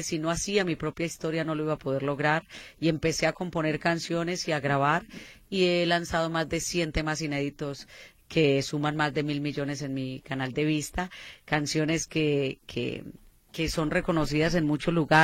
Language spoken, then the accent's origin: Spanish; Colombia; Yo soy de Colombia, llevo 28 años de carrera